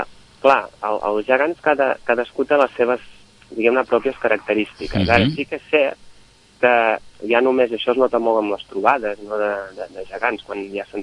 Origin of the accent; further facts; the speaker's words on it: Vilanova i la Geltrú, Catalonia, Spain; soc d'aquests vilanovins de mirada oberta, és a dir, soc més de Garraf